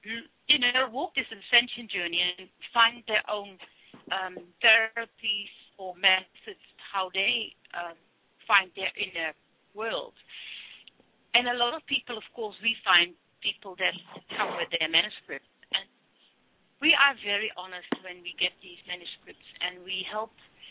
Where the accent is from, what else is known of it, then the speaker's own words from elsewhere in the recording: Cape Town, Western Cape, South Africa; Most of you probably know that we are from Cape Town, South Africa